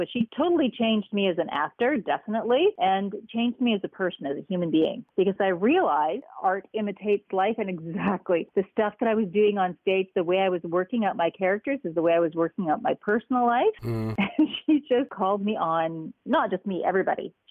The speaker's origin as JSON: {"language": "English", "town": "Toronto", "region": "Ontario", "country": "Canada", "tie": "born or raised there", "moved": "yes", "lives_now": "Los Angeles, United States", "said": "I grew up in Toronto."}